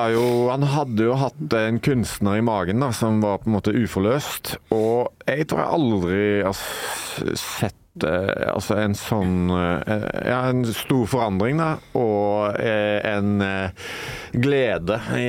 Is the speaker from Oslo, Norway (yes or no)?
no; Sveio, Vestland, Norway; jeg kommer fra Sveio på Vestlandet. Det er et snøløst sted. Vi har snø til å gå på ski 3 ganger i året.